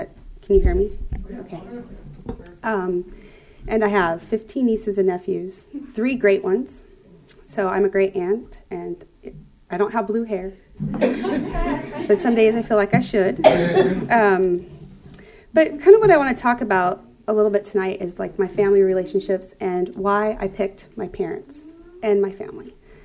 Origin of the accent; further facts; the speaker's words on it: Arizona, United States; I grew up in Arizona. Well, at least that's where I was born.